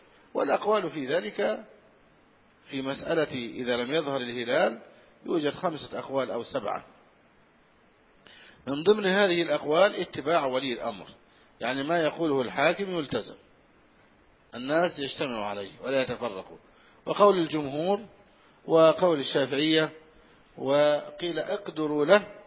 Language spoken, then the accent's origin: Arabic; Al-Brigat, Egypt; وقع هذا عندنا في مصر في سنة في عهد المفتي عبد اللطيف حمزة رحمه الله، فكان حريصا جدا، وهذا كان من بلدتنا من قريتنا البريجات